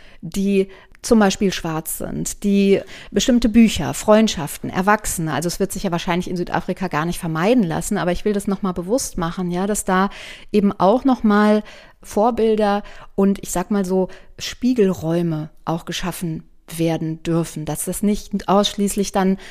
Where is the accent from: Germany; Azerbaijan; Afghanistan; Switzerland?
Germany; ich komme aus Deutschland, ich war noch nicht viel in der Welt